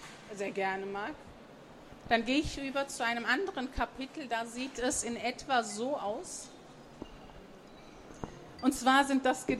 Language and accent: German; Germany; born there; Und daher kommt eben die türkische Sprache, die ich wie meine Muttersprache spreche. Und die deutsche eben, weil ich hier geboren worden bin. Tscherkessisch kann ich einige Wörter leider nur.